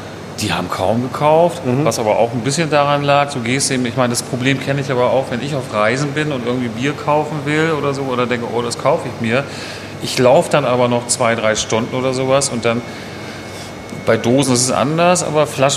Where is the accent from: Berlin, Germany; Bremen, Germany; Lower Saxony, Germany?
Bremen, Germany